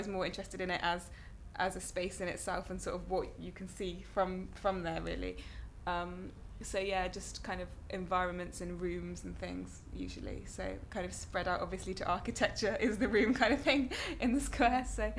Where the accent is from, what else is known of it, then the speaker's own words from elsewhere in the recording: South West England, United Kingdom; Yeah, well, I grew up in Cornwall. I'm in a really sort of small village, kind of in the middle of nowhere in Cornwall.